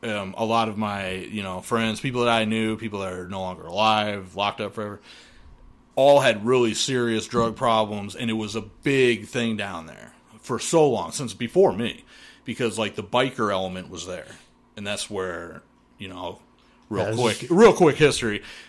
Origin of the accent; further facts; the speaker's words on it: Mattoon, Illinois, United States; as a 16-year-old kid growing up in Mattoon, me and my friends, that place was a condemned building.